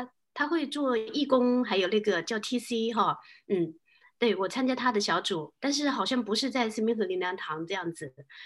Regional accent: Shenzhen, Guangdong, China; now in Sunnyvale, United States; 大家好，我来自深圳，但是呢我现在是在美国，因为陪孩子读书，所以呢我就在美国的那个加州，北加州的 Sunnyvale， 住在这一边。我是去年1月28号受洗的。

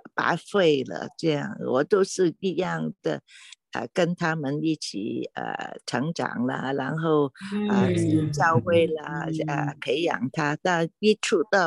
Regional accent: Guangdong, China; 以前我们家里不吃，我们是广东人，没有吃辣的嘛。

